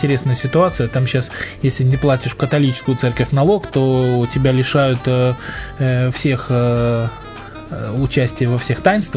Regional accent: Lviv, Lviv Oblast, Ukraine; now in Russia; наша родина, наша батьковщина, это Львов и Львовская область. Вот. А живем мы сейчас в России.

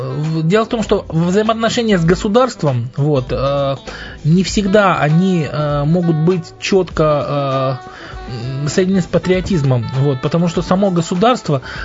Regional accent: Lviv, Lviv Oblast, Ukraine; now in Russia; наша родина, наша батьковщина, это Львов и Львовская область. Вот. А живем мы сейчас в России.

